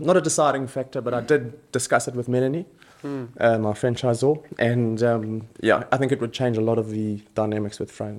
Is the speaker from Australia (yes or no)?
yes; Sunshine Coast, Queensland, Australia; I'm from the Sunshine Coast, best place on earth.